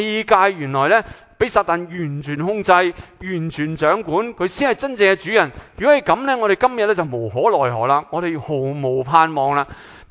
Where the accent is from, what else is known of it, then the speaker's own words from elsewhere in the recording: Guangdong, China; accent: Cantonese; 其实咧，我哋广东话就好绝话啦